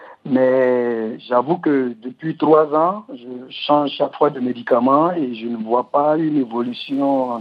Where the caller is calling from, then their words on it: Abidjan, Côte d’Ivoire; de Côte d'Ivoire, Abidjan.